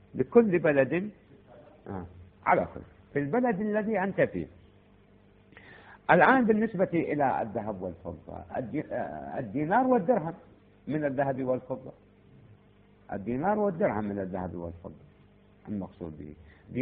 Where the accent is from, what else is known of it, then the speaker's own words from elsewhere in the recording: Iraq; عندنا في العراق